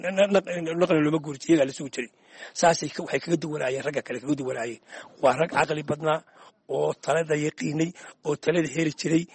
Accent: Buuhoodle, Togdheer, Somalia; waxaan ku dhashay magaalada buuxooda weli khaasanta wuluwul baan ku dhashay halkaasaan kusoo barbaaray

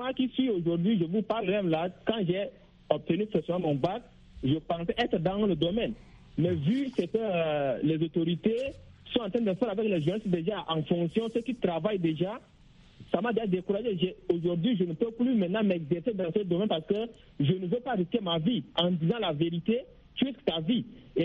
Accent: Chad; now in Maroua, Cameroon; je suis d'abord tchadien, je viens du Tchad.

